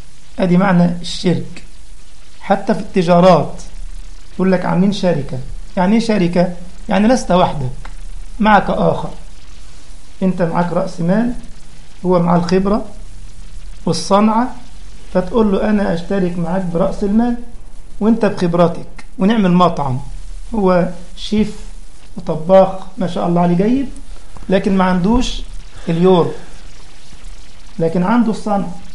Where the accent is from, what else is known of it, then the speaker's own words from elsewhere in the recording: Egypt; منهم واحد عندنا في مصر اسمه البدوي